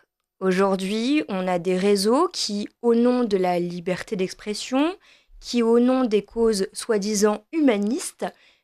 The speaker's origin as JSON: {"language": "French", "town": "Biarritz", "region": "Nouvelle-Aquitaine", "country": "France", "tie": "born or raised there", "said": "Déjà, le Pays basque, Biarritz, c'est chez moi. C'est là où je suis née, c'est là où j'ai grandi, c'est là où j'habite."}